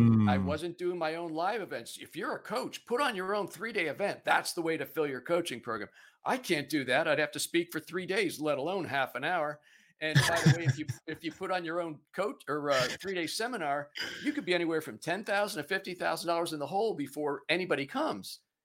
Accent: Pennsylvania, United States; I'm originally from Pennsylvania. It's where I am now.

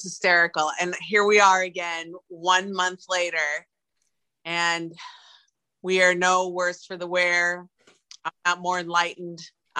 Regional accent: Milwaukee, Wisconsin, United States; But I'm from Milwaukee. I mean, hello.

